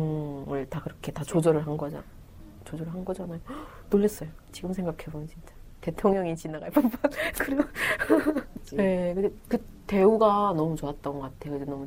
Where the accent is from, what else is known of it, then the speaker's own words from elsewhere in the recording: North Korea; now in South Korea; 저는 어머니 없이 7년 살면서 또 아버지 없이 2년 살면서